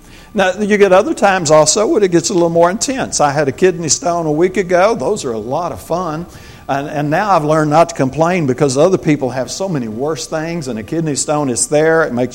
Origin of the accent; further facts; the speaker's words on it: Arkansas, United States; I'm from Arkansas, and I want to put my bare feet on the golden street.